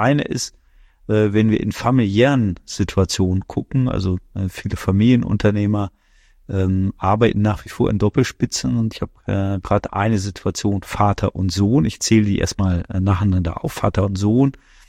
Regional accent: Osnabrück, Lower Saxony, Germany; wir kommen ja beide aus Osnabrück, also Christopher Rauen und ich.

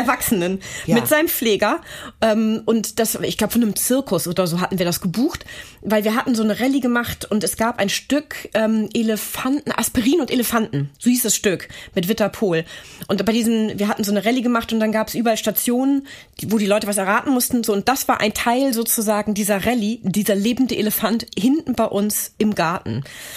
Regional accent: Hamburg, Germany; Bei uns in Hamburg gibt es ja das Ohnsorgtheater.

